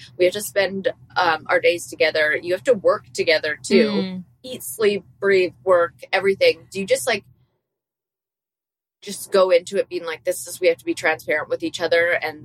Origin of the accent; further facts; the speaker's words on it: Canada; obviously I do hockey because I'm Canadian